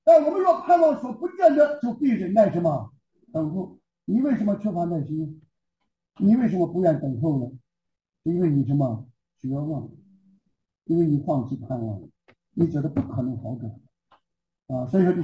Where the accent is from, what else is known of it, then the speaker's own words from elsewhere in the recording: China; 弟兄姊妹，我们中国人就怕丢人，丢面子